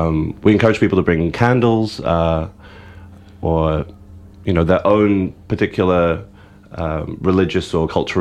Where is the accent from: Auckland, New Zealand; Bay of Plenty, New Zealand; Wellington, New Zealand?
Auckland, New Zealand; Whangaparaoa; I mean, I grew up in Whangaparaoa, up north from here